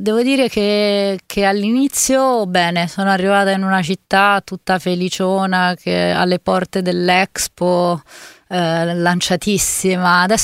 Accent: Lombardy, Italy; accent: Brianza; now in Milan, Italy; Lavoro tantissimo sul mio accento brianzolo

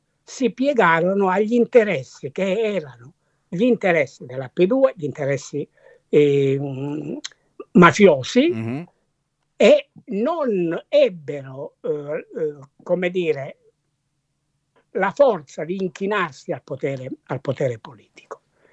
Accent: Calabria, Italy; io sono calabrese, quindi la nebbia l'abbiamo vista, l'abbiamo conosciuta molto poco

